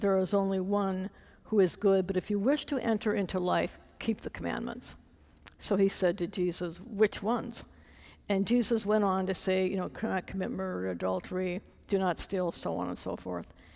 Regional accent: North Dakota, United States; I was born and raised in North Dakota. Does anybody know where that's at?

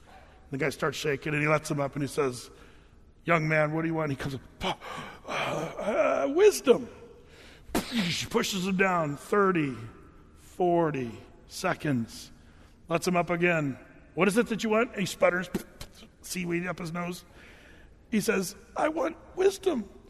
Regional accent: Oregon, United States; I grew up in Southern Oregon

